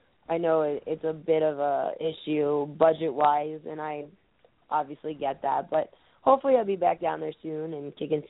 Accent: United States; Well, I've started saying that Shimmer, even though I'm American and it's in Chicago, that I'm a minority there

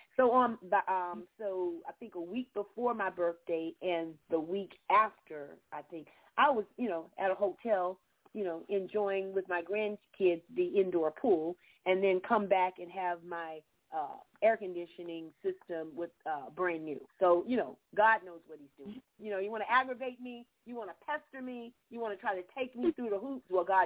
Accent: Florida, United States; I mean, because I grew up in Florida, so we had tremendous lightning storms, electrical storms.

